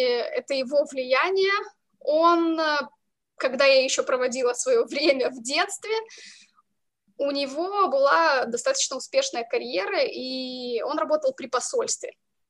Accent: Moldova; moved away as an adult; Я родилась в Молдове. Там провела 24 года своей жизни.

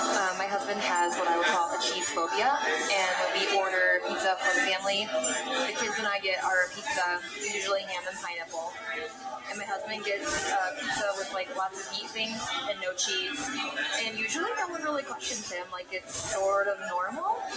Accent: Valparaiso, Indiana, United States; All right, so there's a place in my hometown in Valparaiso that was voted the best pizza in Indiana by Food Network

